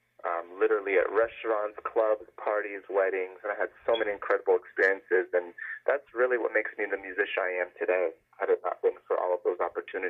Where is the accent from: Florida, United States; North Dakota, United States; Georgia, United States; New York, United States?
Florida, United States; Tampa; now in Los Angeles, United States; Yes, I grew up in Tampa, Florida, and I've been living in L.A. now for about 5 years.